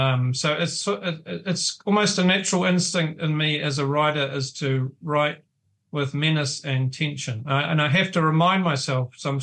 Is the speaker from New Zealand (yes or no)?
yes; Dunedin, Otago, New Zealand; my own experience of growing up in Dunedin in the 1980s.